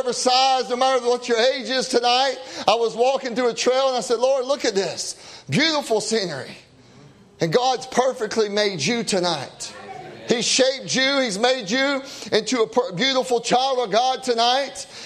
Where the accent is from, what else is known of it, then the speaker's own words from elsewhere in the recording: South Carolina, United States; also born or lived in Indiana, United States; I tell you, we're from South Carolina. We lived in Indiana for 8 years